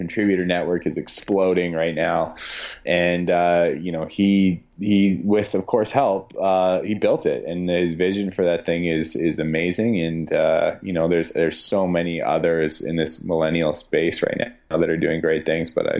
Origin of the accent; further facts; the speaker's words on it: Canada; I'm Canadian, right?